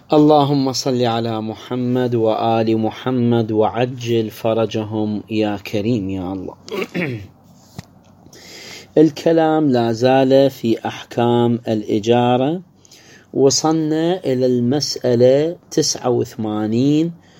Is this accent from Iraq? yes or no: yes; Iraq; اللي عندنا بالعراق